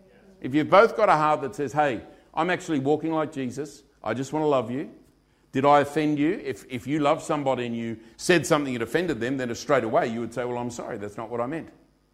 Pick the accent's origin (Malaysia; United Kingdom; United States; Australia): Australia; I'm Australian